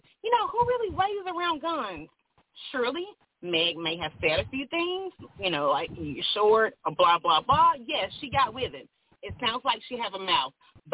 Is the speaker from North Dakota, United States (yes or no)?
no; Louisiana, United States; So I love your show. I'm down south. I'm from Louisiana.